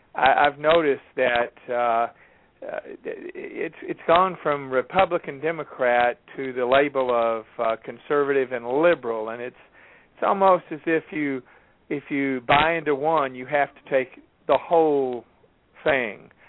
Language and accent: English; Georgia, United States; born there; also born or lived in Alabama; I moved down here from Alabama, and I was born in Georgia